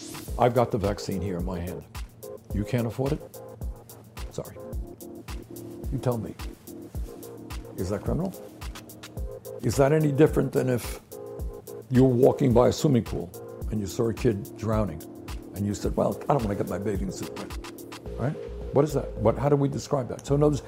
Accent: Brooklyn, New York, United States; I grew up in Brooklyn, New York. My dad was a paint salesman. He came from Poland at the age of 17 without any money at all.

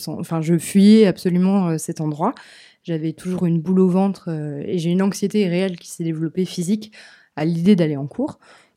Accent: Nantes, Pays de la Loire, France; je suis une Nantaise de souche, je peux vous citer les marchés, je peux vous citer des endroits, je ne suis pas une touriste

